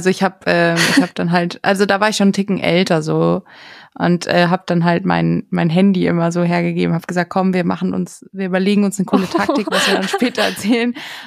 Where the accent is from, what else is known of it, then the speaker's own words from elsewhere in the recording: Herrsching, Bavaria, Germany; damals noch in Herrsching, wo ich aufgewachsen bin.